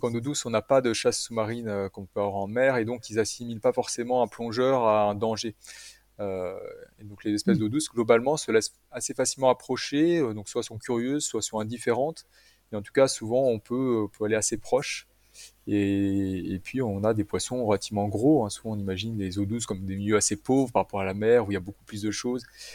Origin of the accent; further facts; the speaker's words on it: Annecy, Auvergne-Rhône-Alpes, France; born there; Moi, je suis né à Annecy, avec le lac juste à côté.